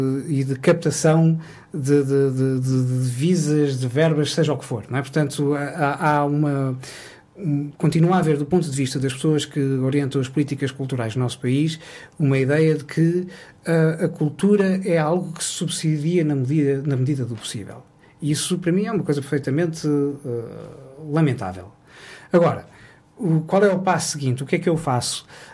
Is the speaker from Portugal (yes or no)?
yes; Lisbon, Portugal; nasci em Lisboa e vivo em Lisboa. Portanto, eu sou alfacinho e vivo num país que tem qualidades extraordinárias